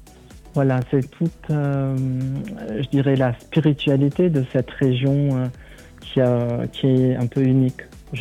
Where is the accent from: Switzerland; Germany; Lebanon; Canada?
Lebanon; que j'agrémente aussi avec un peu de miel oriental, puisque je viens du Liban.